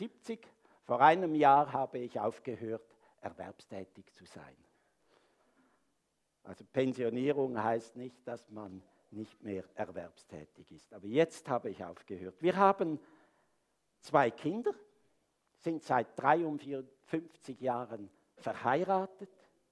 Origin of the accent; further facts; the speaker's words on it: Chur, Graubünden, Switzerland; Keine Angst, ich kann Schweizerdeutsch, ich bin in Chur aufgewachsen.